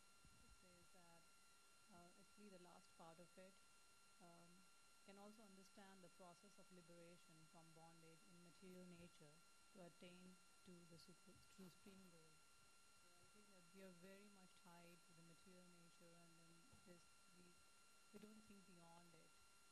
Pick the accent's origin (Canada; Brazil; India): India; Punjab; now in Sunnyvale, United States; Yeah, I live in Sunnyvale. I'm basically from India, from Punjab.